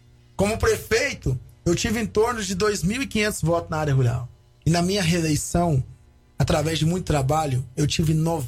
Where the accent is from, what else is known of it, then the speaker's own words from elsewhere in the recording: Rondônia, Brazil; born there; eu tenho 40 anos, sou nascido em Rondônia, sou pai de 2 filhos, casado com a mesma mulher há 20 anos.